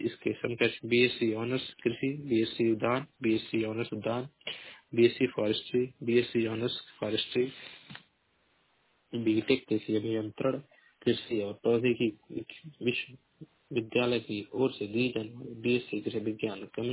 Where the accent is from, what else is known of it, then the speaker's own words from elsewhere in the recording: Maharajganj, Uttar Pradesh, India; मैं जिला महाराजगंज का निवासी हूँ।